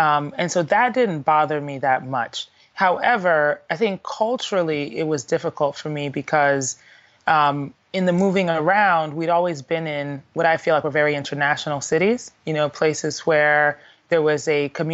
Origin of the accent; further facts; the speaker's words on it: Ghana; also born or lived in Connecticut, United States / Colorado, United States; Well, so I was born in Connecticut. My dad was getting his PhD, or two PhDs, in ethnomusicology and anthropology. He'd come from Ghana as a Fulbright scholar.